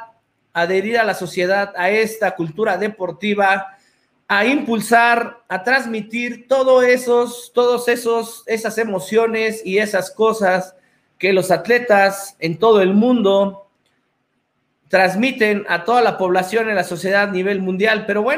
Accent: Mexico; Entonces nosotros como mexicanos debemos de luchar y debemos de respaldar nuestros propios intereses

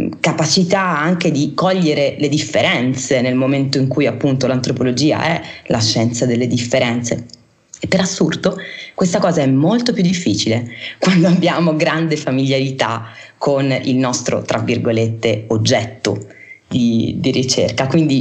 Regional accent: Apulia, Italy; essendo io pugliese è chiaro che insomma ci sono proprio un po' cresciuta

